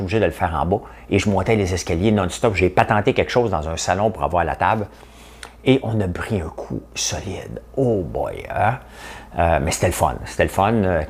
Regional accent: Gatineau, Quebec, Canada; Je suis de Gatineau. T'es passé devant chez nous.

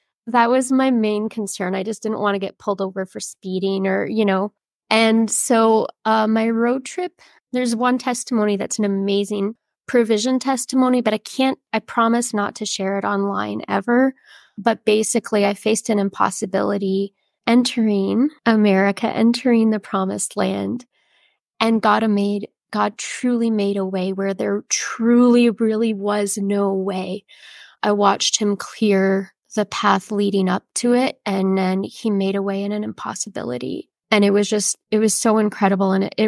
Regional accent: Philippines; I grew up in the Philippines as a missionary kid.

